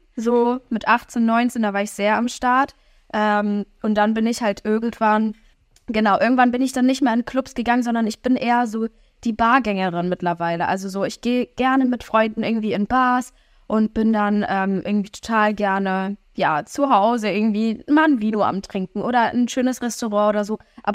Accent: Koblenz, Rhineland-Palatinate, Germany; born there; Tatsächlich komme ich gebürtig aus Koblenz. Also das ist nochmal so ein bisschen so eine Stunde von Köln. Ich bin dann aber nach Köln gezogen und von Köln nach München.

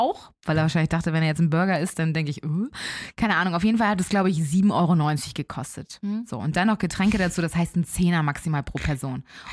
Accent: Elmshorn, Schleswig-Holstein, Germany; aus Elmshorn, wo ich herkomme.

